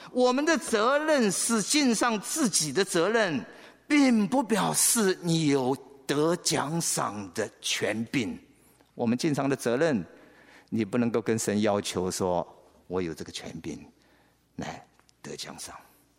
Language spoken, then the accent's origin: Chinese; China; 对你跟我中国人来讲，在风俗、在文化、在背景上